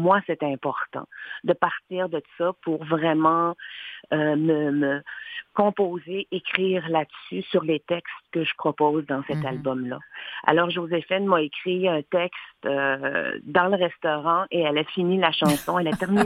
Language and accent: French; Quebec, Canada; je suis née au Québec, j'ai vécu toute ma vie au Québec. Et avec ces deux cultures-là qui m'habitent, en tant que Québécoise, en tant qu'Autochtone